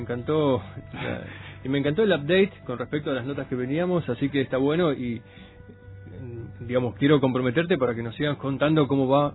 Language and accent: Spanish; Argentina; ¿Tenemos alguna ventaja o tenemos alguna cosa especial por ser argentino?